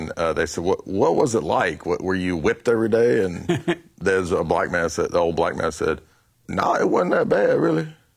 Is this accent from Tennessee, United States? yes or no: yes; Tennessee, United States; I'm from Tennessee.